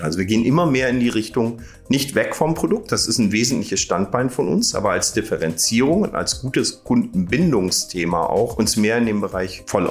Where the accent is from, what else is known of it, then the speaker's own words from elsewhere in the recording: Lübeck, Schleswig-Holstein, Germany; now in Cologne, Germany; Ich bin aktuell 54 Jahre alt, bin geborener Norddeutscher, komme aus Lübeck ursprünglich, wohne jetzt im Kölner Raum mit meiner Familie